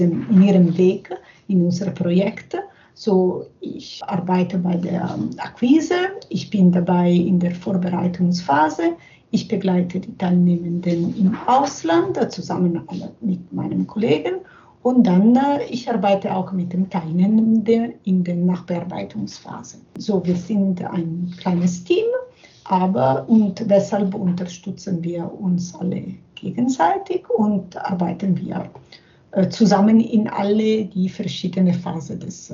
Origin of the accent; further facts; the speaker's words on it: Italy; now in Germany; ich komme aus Italien und wohne in Deutschland seit 2012.